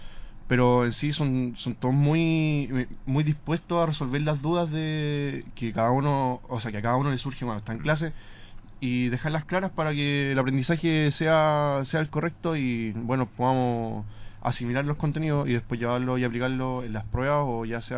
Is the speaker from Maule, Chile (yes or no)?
yes; Hierbas Buenas, Maule, Chile; Y yo, que no soy específicamente lineal, soy de Hierbas Buenas.